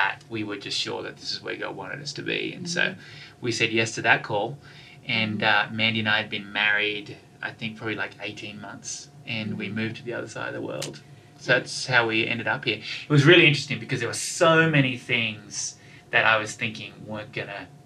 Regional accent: Tasmania, Australia; I'm Tasmanian born and raised.

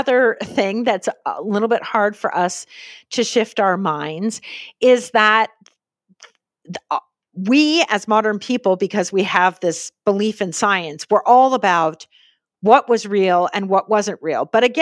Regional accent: United States; at least I was brought up in the United States where the separation of church and state is such a important part of our culture.

